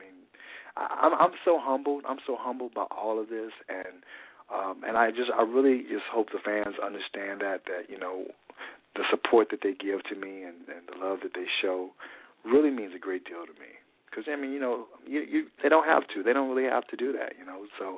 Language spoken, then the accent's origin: English; Chicago, Illinois, United States; born there; I mean, I was born in Chicago